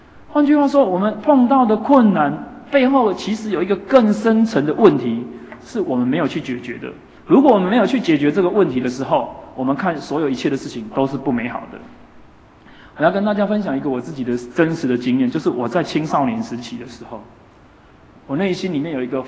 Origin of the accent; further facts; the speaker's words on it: Taiwan; 那我们台湾人说吃什么补什么